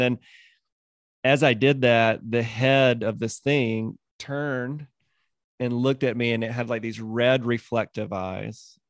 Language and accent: English; Mississippi, United States; So I was between 10 and 12, and I grew up in Mississippi.